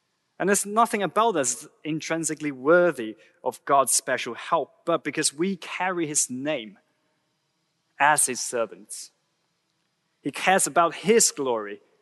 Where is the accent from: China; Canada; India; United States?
China; I'm from China and I work for the 2PM Mandarin-speaking congregation.